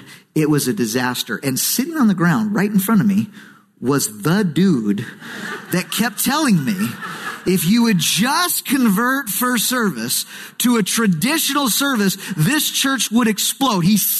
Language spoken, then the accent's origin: English; the South, United States; I'm from the South to say that.